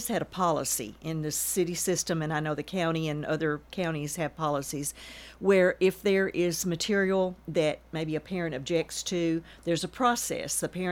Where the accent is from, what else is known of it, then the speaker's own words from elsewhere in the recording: Nashville, Tennessee, United States; now in Murfreesboro, United States; Well, I was originally from Nashville. I moved to Murfreesboro in 1966.